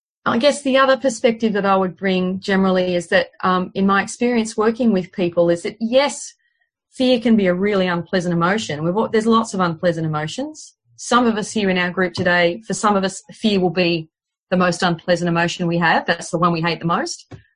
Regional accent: Australia; the bread and butter work of working with fear as an Australian when you're offering counselling

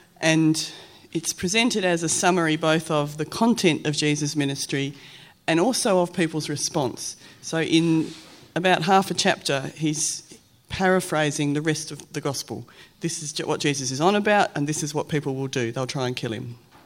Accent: Morley, Western Australia, Australia; I grew up in Morley. And we all knew that we were just a little bit better than the people in Lockridge, because that was the next suburb.

